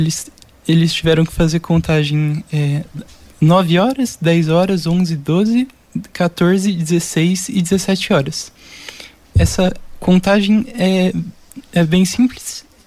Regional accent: Londrina, Paraná, Brazil; Eu sou de Londrina mesmo.

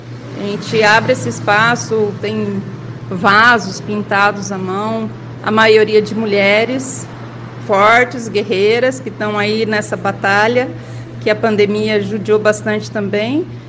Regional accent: Londrina, Paraná, Brazil; Nós somos de Londrina, nascemos aqui, meu avô foi pioneiro

